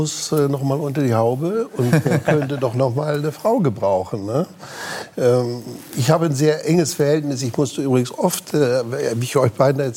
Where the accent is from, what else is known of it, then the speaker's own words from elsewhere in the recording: Damme, Lower Saxony, Germany; also born or lived in Rhineland-Palatinate; Also ich komme aus Damme am Dümmer.